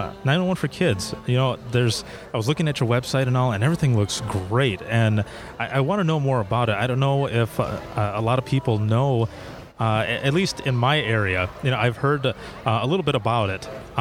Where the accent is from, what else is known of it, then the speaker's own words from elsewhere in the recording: Michigan, United States; I'm from Michigan, and I don't know what it is with Michigan lately.